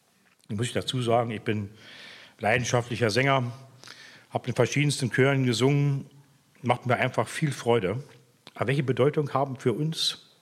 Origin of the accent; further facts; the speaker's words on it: Oranienburg, Brandenburg, Germany; Wenn bei uns in Oranienburg damals, wo ich eigentlich herstamme